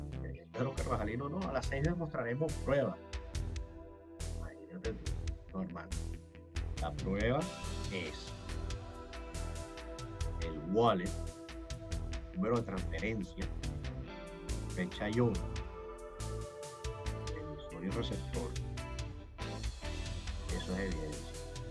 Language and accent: Spanish; Venezuela; moved away; Antes que todo eso, yo soy venezolano. Y evidentemente a mí me duele mi país.